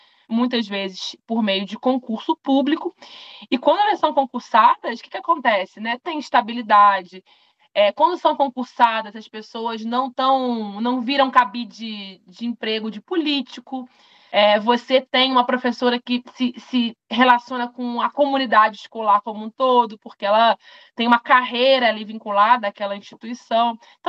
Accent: Rio de Janeiro, Brazil; Eu cresci no Fonseca, ali

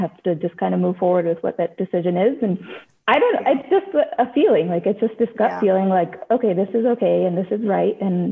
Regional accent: Bakersfield, California, United States; Yes. Well, Bakersfield, I don't know if everyone considers that SoCal, but central SoCal.

